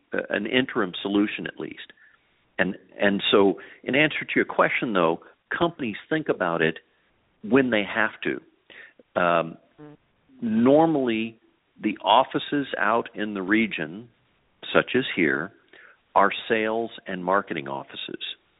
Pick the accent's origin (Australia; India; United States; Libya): Libya; moved away; I've been living out here, you know, almost 40 years. I grew up in Libya, you know, my teenage years in Libya, and then have lived in or worked in every Arab country, plus a lot of the peripheral states.